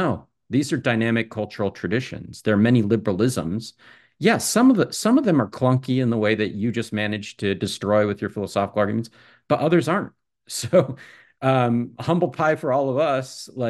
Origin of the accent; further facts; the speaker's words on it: United States; So, I am an American. I'm working in the United States.